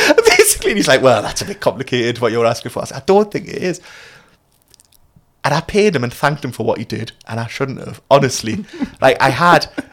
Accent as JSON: {"language": "English", "town": "South Shields", "region": "North East England", "country": "United Kingdom", "tie": "born or raised there", "said": "In my hometown as well. I was just at the Neon in South Shields with my hair like that."}